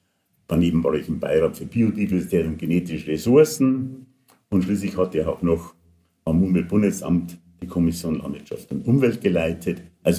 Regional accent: Bavaria, Germany; born or raised there

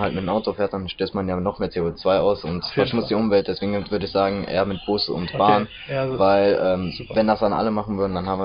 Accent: Asch, Germany; Also nicht immer nur so zwei Linien, ich komme aus Asch.

